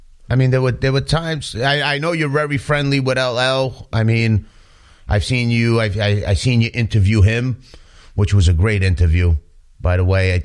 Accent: Bronx, New York, United States; I'm from the Bronx, you know?

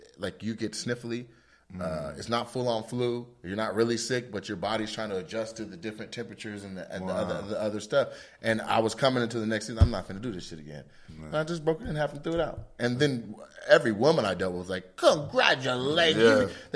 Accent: Lacey, Washington, United States; Yeah, because I'm from Seattle originally. From Lacey, Washington, an hour south.

